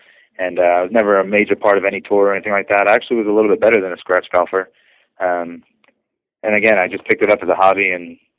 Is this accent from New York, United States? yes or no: yes; Brooklyn, New York, United States; I grew up in Brooklyn, New York, so I'm not too unfamiliar with fighting, I guess.